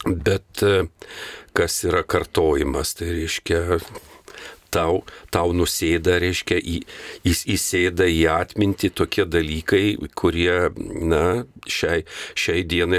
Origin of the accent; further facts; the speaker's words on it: Anykščiai, Utena County, Lithuania; born or raised there